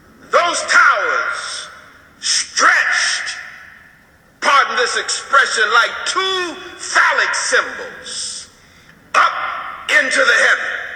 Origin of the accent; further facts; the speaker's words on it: New York, United States; I grew up in New York, and I remember in New York at one time there was a Manufacturers Hanover Bank